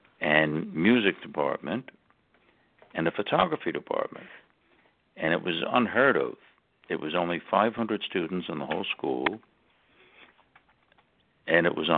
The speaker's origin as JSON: {"language": "English", "region": "New York", "country": "United States", "tie": "born or raised there", "said": "Have I lived in New York? Oh, yes, I was born and raised here. Yeah, I was born and raised on the East Coast"}